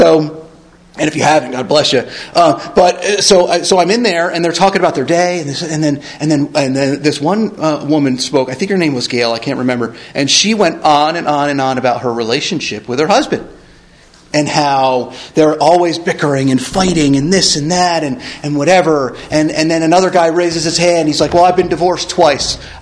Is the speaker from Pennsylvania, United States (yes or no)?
yes; Philadelphia, Pennsylvania, United States; I came from Philly area, right? The worst corner in Kensington, right?